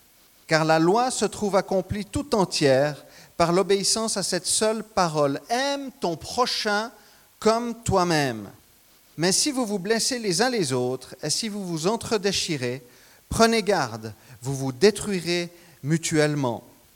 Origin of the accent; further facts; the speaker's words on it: Crissier, Vaud, Switzerland; also born or lived in La Chaux-de-Fonds; je suis né à La Chaux-de-Fonds, mais j'ai grandi dans la région de Lausanne, j'étais plus précisément à Crissier.